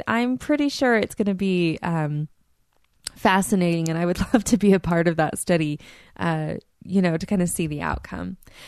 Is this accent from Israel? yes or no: no; Utah, United States; walk through a temple open house here in my hometown in Utah.